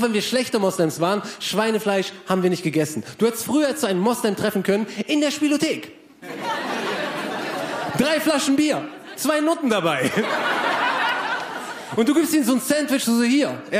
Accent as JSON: {"language": "German", "country": "Morocco", "lives_now": "Germany", "said": "Ich bin in erster Linie Marokkaner, dann Türke und dann Deutscher."}